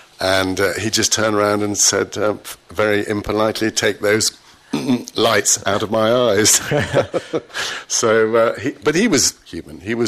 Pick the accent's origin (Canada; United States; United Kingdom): United Kingdom; Liverpool, North West England; Not at all. Not at all. I grew up in Liverpool. We had Merseysound, everything.